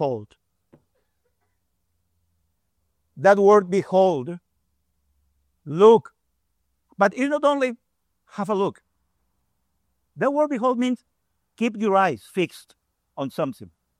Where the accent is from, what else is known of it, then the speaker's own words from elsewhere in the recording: Venezuela; English is a second language; now in Australia; I grew up in Venezuela. We drive like here.